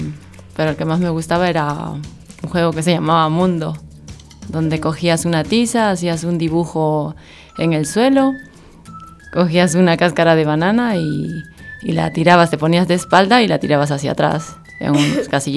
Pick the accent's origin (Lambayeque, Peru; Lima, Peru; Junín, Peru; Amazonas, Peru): Lima, Peru; born there; Nací en Lima, Perú.